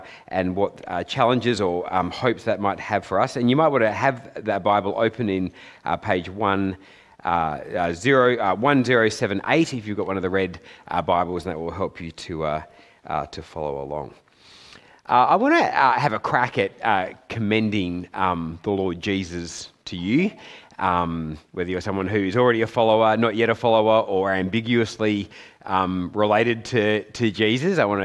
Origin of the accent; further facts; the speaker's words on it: Perth, Western Australia, Australia; It's really great to be with you. I'm from Perth, so kind of on the wrong side of Australia